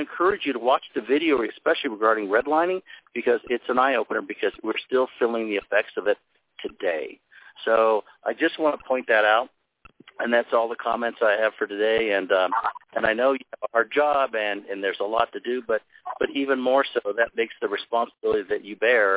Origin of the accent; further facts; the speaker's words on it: Denver, Colorado, United States; if you were Hispanic and if you were Mexican growing up in North Denver, you didn't dare leave the boundaries of your area.